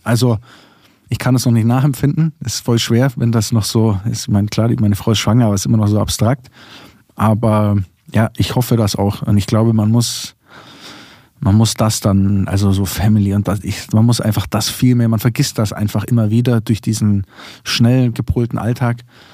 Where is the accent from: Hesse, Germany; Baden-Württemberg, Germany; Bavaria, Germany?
Bavaria, Germany; wir kommen aus Allgäu, wenn wir am Ende noch unseren Dialekt mit reinschreiben, dann versteht man gar nichts mehr.